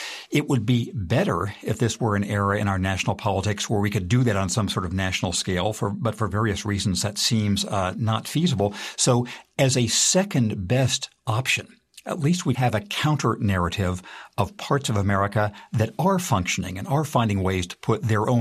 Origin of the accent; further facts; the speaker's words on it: Redlands, California, United States; San Bernardino, which is right next door to the place where I grew up in Redlands, California, is one that really stuck with us